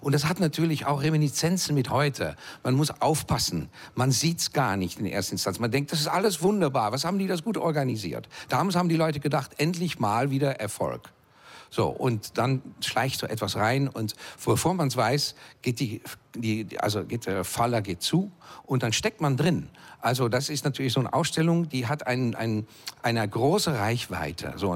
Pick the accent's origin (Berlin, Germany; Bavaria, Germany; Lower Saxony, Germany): Berlin, Germany; ja, ich bin Berliner. I am a Berliner.